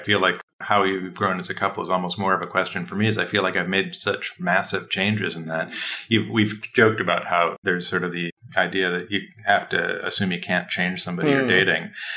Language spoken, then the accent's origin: English; Midwest, United States; I mean, I am from the Midwest